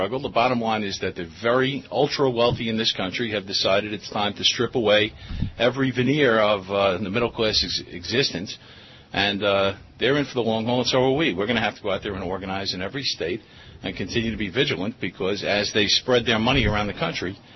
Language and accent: English; New York, United States; But 10 years ago, I'm from New York, and 10 years ago on September 11th, we really found out what the value of a public worker was.